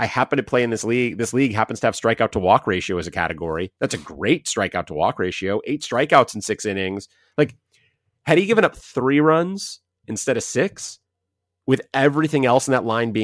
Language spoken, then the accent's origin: English; Ohio, United States; We're both from Ohio, both Ohio State fans growing up.